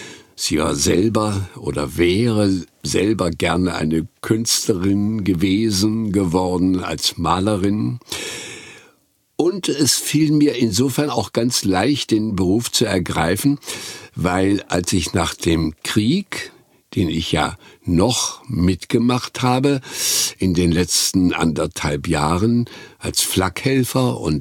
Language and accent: German; Güstrow, Mecklenburg-Vorpommern, Germany; nach Güstrow in Mecklenburg, wo ich aufgewachsen bin, kam.